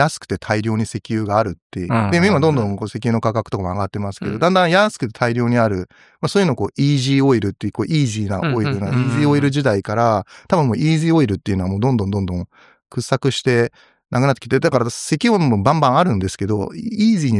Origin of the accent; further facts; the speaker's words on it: Tokyo, Japan; also born or lived in Aleppo, Syria; 確かにニューヨークシティも通ったし、東京で生まれ育ってるから、東京みたいな街もすごく好きだし